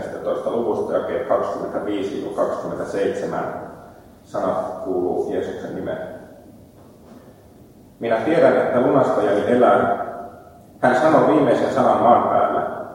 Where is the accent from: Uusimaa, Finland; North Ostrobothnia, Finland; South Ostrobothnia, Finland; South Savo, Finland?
Uusimaa, Finland; Helsinki; now in Veteli, Finland; mä oon alun perin Helsingistä kotoisin. Ja sitten on muutama mutkan kautta päätynyt Veteliin, jossa vaimoni on syntynyt. Ja siellä asutaan nykyisin Veteliin Polson kylällä